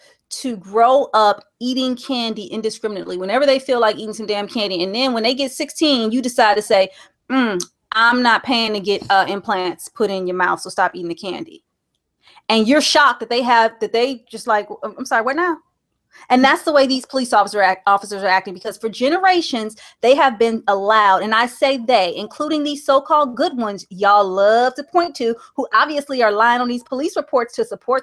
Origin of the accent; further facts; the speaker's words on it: Midwest, United States; because I'm from the Midwest. We have guns, law-abiding citizens.